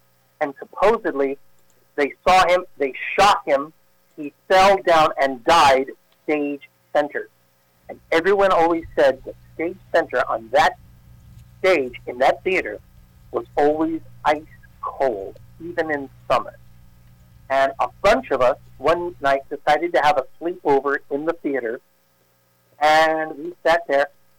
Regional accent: Tarrytown, New York, United States; born there; One, I was born in Tarrytown, New York.

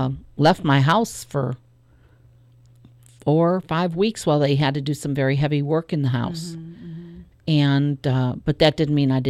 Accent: Cleveland, Ohio, United States; I mean, I grew up in Cleveland, Ohio.

